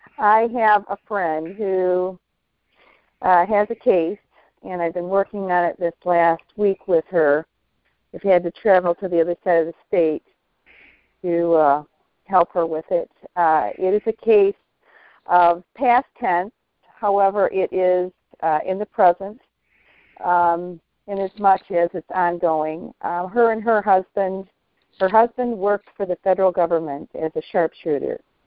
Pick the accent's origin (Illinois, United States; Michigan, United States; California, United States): Michigan, United States; I'm from Michigan, Northern Michigan.